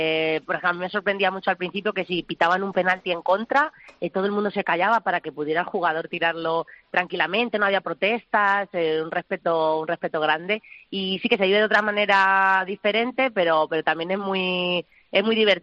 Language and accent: Spanish; Fuente del Espino de Haro, Castilla-La Mancha, Spain; now in Japan; Estoy en España. Estoy en Fuente del Espino de Aro, mi pueblo en Cuenca. Llegué hace ya varias semanas, el 30 de noviembre, o sea que ya llevo por aquí varios días.